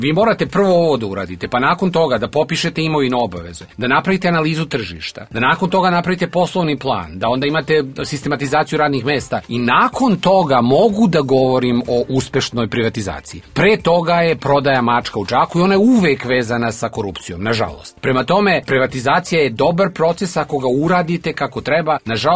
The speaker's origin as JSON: {"language": "Serbian", "town": "Sarajevo", "region": "Federation of Bosnia and Herzegovina", "country": "Bosnia & Herzegovina", "tie": "born or raised there", "said": "i ja sam odrastao u Sarajevu."}